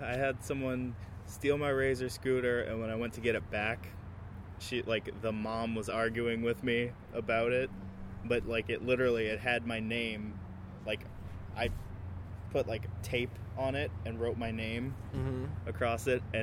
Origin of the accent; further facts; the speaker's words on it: Metairie, Louisiana, United States; Yeah, Metairie.